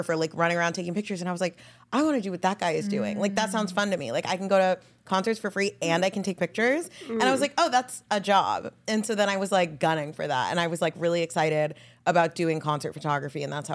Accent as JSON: {"language": "English", "town": "Corvallis", "region": "Oregon", "country": "United States", "tie": "born or raised there", "said": "I didn't go to a lot of concerts growing up because I grew up in Corvallis, Oregon. So I was like 2 hours away from Portland."}